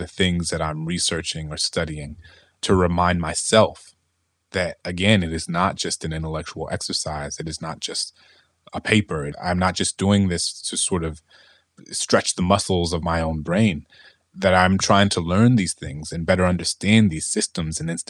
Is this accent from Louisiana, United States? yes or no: yes; New Orleans, Louisiana, United States; you're a black kid growing up in New Orleans and I grew up in a very mixed income neighborhood. I went to a very sort of mixed income set of public schools.